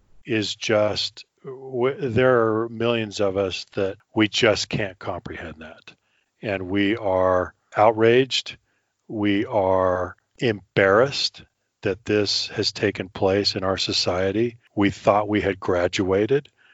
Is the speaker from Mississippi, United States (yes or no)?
no; California, United States; also born or lived in Colorado / Washington, D.C. area / Europe / Asia; I've lived in Europe. I've lived in Asia. I grew up in Colorado and then California. So I was a West Coast kid in LA and then the Bay Area.